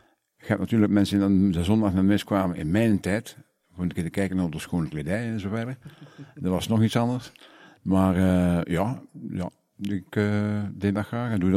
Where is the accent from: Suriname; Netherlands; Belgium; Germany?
Belgium; Ghent, East Flanders; aanvankelijk, we komen eigenlijk van Gent Centrum. En dat noemde we de Veermanstraat. Daar liep het water nog, de Schelde, de naam van de Schelde. En dat was praktisch in het centrum.